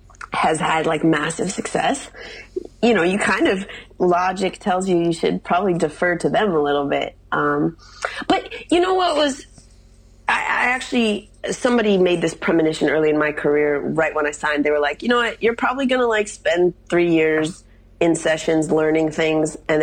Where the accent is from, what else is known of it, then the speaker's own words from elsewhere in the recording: Midwest, United States; as I mentioned to you, I'm from the Midwest.